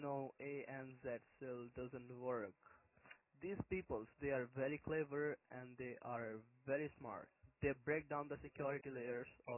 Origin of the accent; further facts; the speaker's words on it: India; now in Sydney, Australia; My home country is India, but right now I am located in New South Wales, Sydney, 45 Market Street.